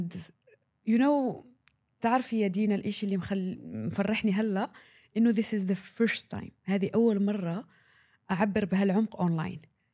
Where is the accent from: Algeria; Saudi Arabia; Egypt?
Algeria; من الجزائر، مدربة في الوعي